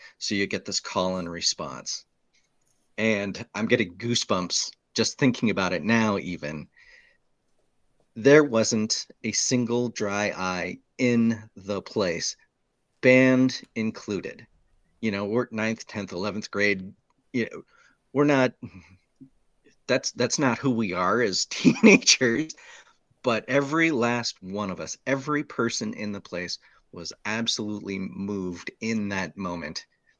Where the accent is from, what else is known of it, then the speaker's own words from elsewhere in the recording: Duluth, Minnesota, United States; I grew up in Duluth, right on Lake Superior. So there's big maritime area there.